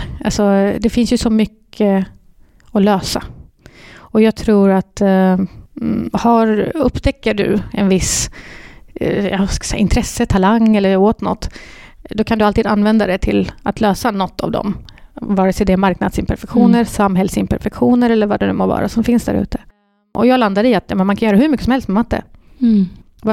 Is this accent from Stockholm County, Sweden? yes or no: no; Malmö, Skåne, Sweden; accent: Malmö dialect; jag är uppvuxen i Rosengård i Malmö.